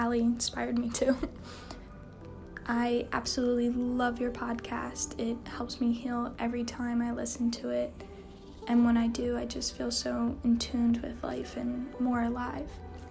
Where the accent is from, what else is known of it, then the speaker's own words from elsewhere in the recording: Myrtle Beach, South Carolina, United States; I'm from Myrtle Beach.